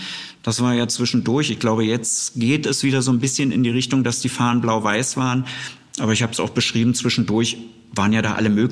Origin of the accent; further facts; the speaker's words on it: Berlin, Germany; Als Berliner Junge habe ich das als selbstverständlich hingenommen.